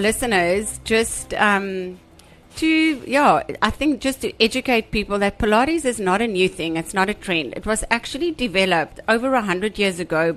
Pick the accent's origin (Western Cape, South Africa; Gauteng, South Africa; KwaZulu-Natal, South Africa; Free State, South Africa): Free State, South Africa; I grew up dancing in the Free State